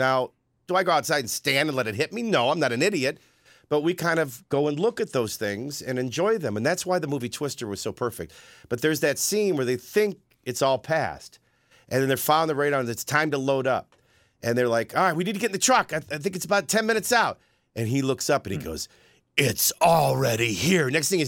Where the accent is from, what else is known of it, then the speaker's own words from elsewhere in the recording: Oklahoma, United States; Now, we're from Oklahoma, so I want to tell a quick story.